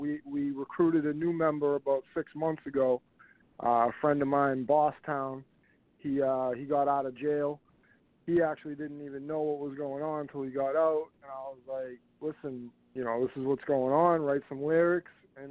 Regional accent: Massachusetts, United States; Yeah, we're all originally from Massachusetts.

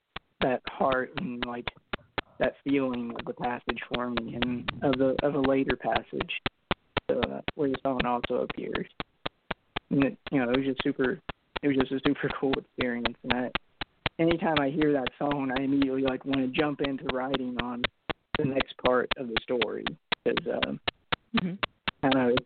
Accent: Appalachia, United States; I grew up in Appalachia, and I feel like anytime you listen to Appalachian music, there's that undercurrent.

